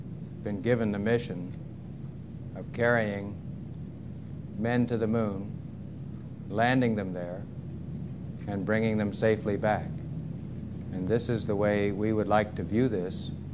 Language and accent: English; Montclair, New Jersey, United States; born there; I was born in Montclair, New Jersey.